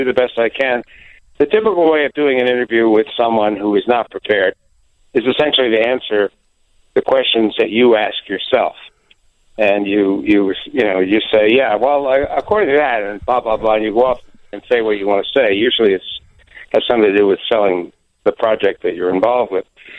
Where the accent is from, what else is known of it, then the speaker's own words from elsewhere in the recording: New York, United States; now in Connecticut, United States; people think I live in Chicago, but of course I live in Connecticut. But anyway, I'm from New York.